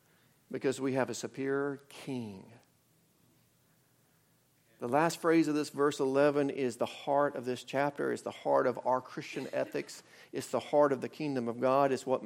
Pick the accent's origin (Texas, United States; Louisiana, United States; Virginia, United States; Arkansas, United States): Arkansas, United States; I didn't say I am a Arkansan, I'm an American, I'm a Razorback fan, I'm a father, I'm a son, I'm all these things.